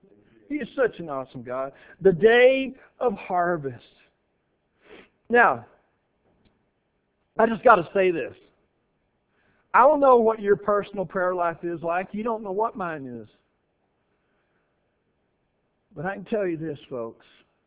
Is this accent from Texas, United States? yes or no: yes; Texas, United States; I grew up in North Central Texas. We had them often. And there were a couple of times when they literally came through our farm and we were down in the storm cellar